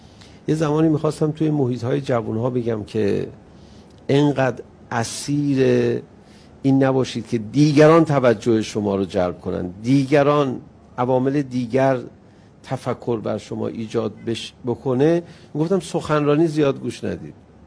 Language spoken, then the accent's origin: Persian; Iran; بهم برخورد به عنوان یه ایرانی